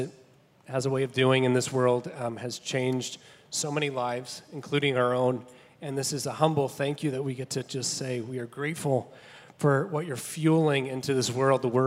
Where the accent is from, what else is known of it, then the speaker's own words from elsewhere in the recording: Montgomery, Alabama, United States; I'm from Montgomery originally